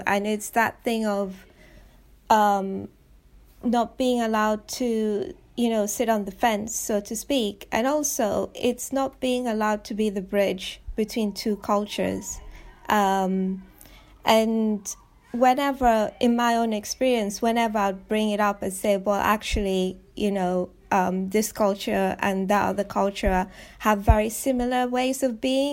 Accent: Nigeria; moved away as an adult; now in United Kingdom; father is Nigerian, my mother is Filipina. An immigrant, so I grew up in Nigeria and moved to the UK to study and stayed.

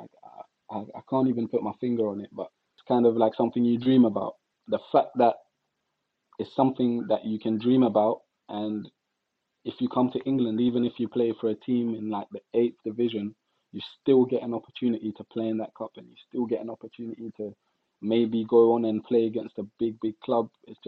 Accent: Brussels, Belgium; Growing up in Belgium, you'd think about the FA Cup on the same level as the Champions League, really.

